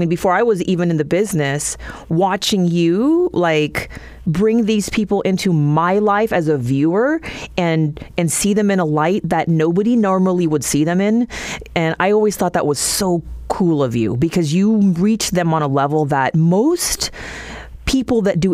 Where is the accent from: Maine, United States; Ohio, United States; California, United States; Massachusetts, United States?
California, United States; San Francisco; born there; family's from the Philippines, but I was the first American born on both sides of the family. So, and I was born in San Francisco.